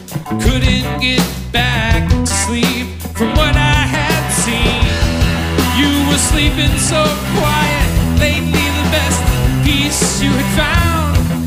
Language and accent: English; Taunton, Massachusetts, United States; We're from the Taunton area. Trying to come up here and get a name up here in Boston.